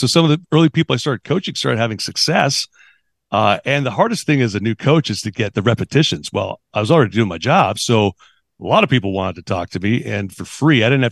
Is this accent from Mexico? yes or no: no; Vancouver, British Columbia, Canada; now in New Jersey, United States; mostly raised in Vancouver, but stops in Calgary, Montreal, Ottawa